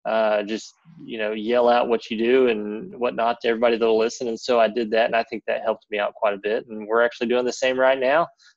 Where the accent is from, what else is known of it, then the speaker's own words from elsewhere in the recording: Texas, United States; Well, I'm from Texas, so it's country.